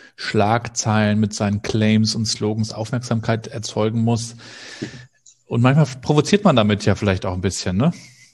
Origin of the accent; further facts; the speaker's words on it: Mecklenburg-Vorpommern, Germany; weil ich auch sehr heimatverbunden bin, Mecklenburg-Vorpommern